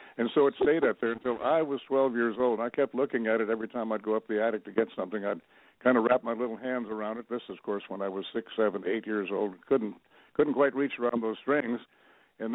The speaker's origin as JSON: {"language": "English", "region": "Minnesota", "country": "United States", "tie": "born or raised there", "also_born_or_lived": "Two Harbors, United States", "said": "Well, I was born in Two Harbors, Minnesota, up on the Iron Range, just off the coast of Lake Superior, but I never lived there."}